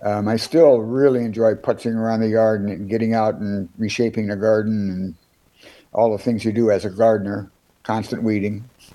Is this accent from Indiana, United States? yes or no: yes; Gary, Indiana, United States; Well, I was born in Gary in 1947 and stayed in Gary most of my life. Moved to Highland eventually in 76.